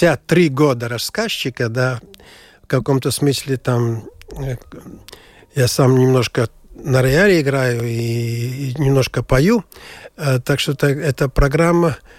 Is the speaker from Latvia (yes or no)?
yes; Latvia; first language Latvian; Russian is a second language; я все-таки считаюсь, есть латышский актер, мой родной язык латышский